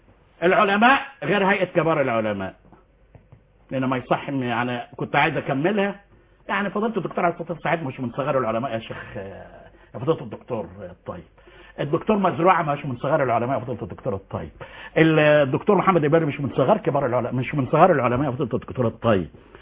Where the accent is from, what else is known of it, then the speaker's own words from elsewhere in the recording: Egypt; انا كمصري